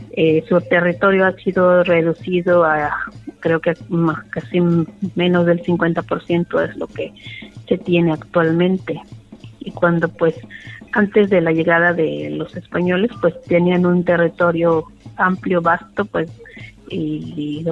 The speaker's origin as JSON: {"language": "Spanish", "town": "Loma de Bácum", "region": "Sonora", "country": "Mexico", "said": "pues vengo del pueblo yaqui, soy de Loma de Bacum."}